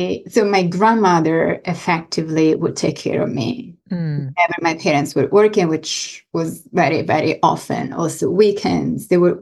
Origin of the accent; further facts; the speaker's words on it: Florence, Tuscany, Italy; English is a second language; So I was born and raised in Florence, which is beautiful.